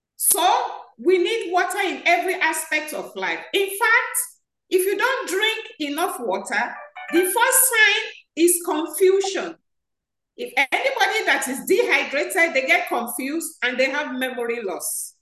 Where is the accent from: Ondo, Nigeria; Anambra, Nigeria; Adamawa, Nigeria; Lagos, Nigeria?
Lagos, Nigeria; moved away as an adult; now in United States; Okay, I'm from Nigeria, Lagos State, from Nigeria. I emigrated with my family to the U.S. in the late 90s, and I've been here.